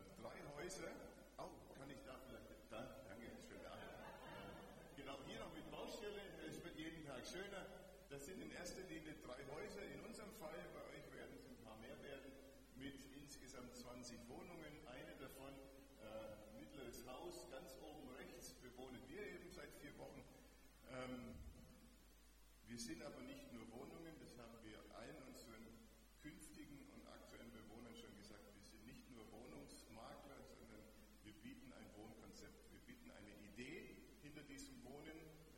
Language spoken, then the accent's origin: German; Dinkelsbühl, Bavaria, Germany; Kommen tue ich aus Mittelfranken, das hört man gleich, und ich wohne auch noch gar nicht so weit weg von hier. Dinkelsbühl, Feuchtwangen, Wasserdröhlingen ist so meine Heimat, da bin ich aufgewachsen.